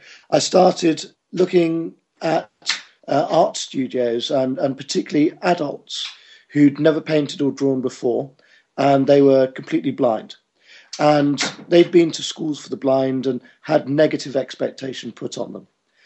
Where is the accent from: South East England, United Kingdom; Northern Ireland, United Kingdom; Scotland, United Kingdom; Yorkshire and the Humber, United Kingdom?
South East England, United Kingdom; Canterbury; I'm from Canterbury in Kent, which is in the UK, and Canterbury as in the Chaucer and Canterbury Tales.